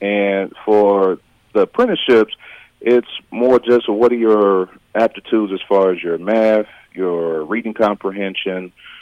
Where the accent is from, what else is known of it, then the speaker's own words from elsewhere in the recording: Gary, Indiana, United States; Myself, I'm from Gary, Indiana, lived there pretty much my whole life. I'm also African-American.